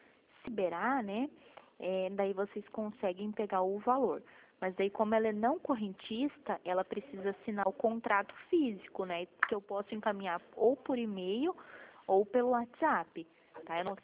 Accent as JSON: {"language": "Portuguese", "town": "Foz do Iguaçu", "region": "Paraná", "country": "Brazil", "said": "eu também sou de fora, sou de Foz do Iguaçu, do Paraná."}